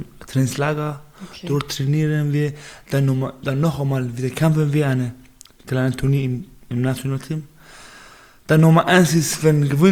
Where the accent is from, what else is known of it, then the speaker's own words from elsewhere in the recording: Zahedan, Sistan and Baluchestan, Iran; first language Baluchi; German is a second language; now in Germany; ich bin aus Baluchistan, Iran.